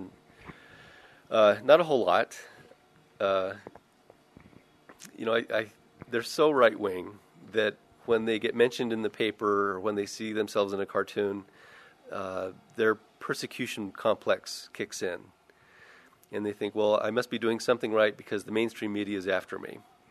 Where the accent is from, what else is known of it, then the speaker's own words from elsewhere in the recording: Oceanside, California, United States; When I was growing up in Oceanside, California, we'd get these clouds of smog coming down from Los Angeles